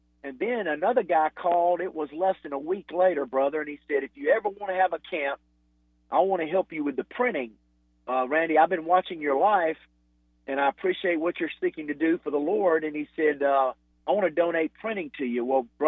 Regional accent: Asheville, North Carolina, United States; But Buzz and I grew up in Asheville going to camps together

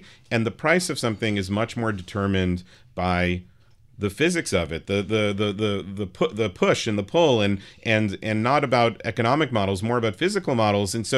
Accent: New York City, New York, United States; I grew up on the Upper West Side, which was not the safe place it is today back then in the late 80s

